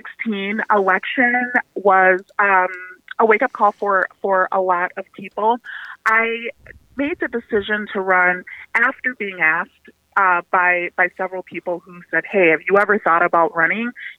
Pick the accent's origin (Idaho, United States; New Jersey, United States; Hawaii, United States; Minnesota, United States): Minnesota, United States; So I actually was born and raised in Minnesota.